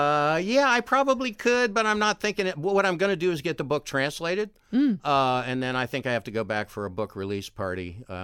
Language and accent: English; Columbus, Ohio, United States; I'm from Columbus, of course, and I moved back and got a job on the CJ.